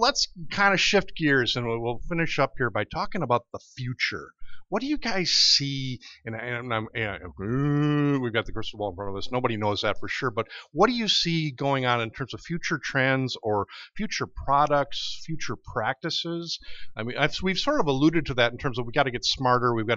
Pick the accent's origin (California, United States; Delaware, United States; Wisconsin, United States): Wisconsin, United States; Milwaukee; I'm a city slicker. I grew up in Milwaukee and started working here at McFarland's